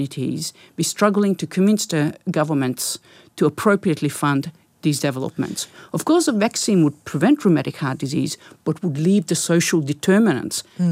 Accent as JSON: {"language": "English", "country": "Australia", "said": "When I first started attending international conferences and I was identified as an Australian speaker, they kind of looked at me and said, what would you know about rheumatic heart disease? You live in one of the richest countries in the world."}